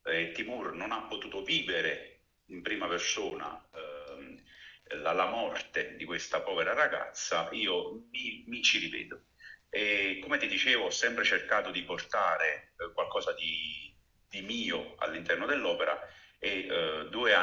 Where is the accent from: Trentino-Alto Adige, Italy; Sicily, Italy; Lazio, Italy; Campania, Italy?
Campania, Italy; Naples; accent: Neapolitan; io, si sente sicuramente dall'accento, sono napoletano, quindi abituato ad un clima molto particolare, caldo anche d'inverno.